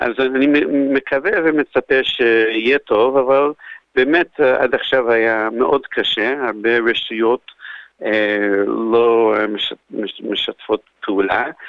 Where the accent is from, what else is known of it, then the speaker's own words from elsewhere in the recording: Boston, Massachusetts, United States; now in Israel; אז עליתי מבוסטון לקיבוץ קטורה ב-2006